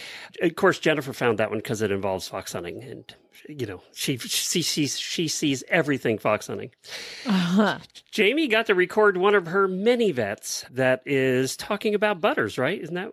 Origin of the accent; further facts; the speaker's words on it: Ocala, Florida, United States; Well, good Wednesday morning. … from Ocala, Florida.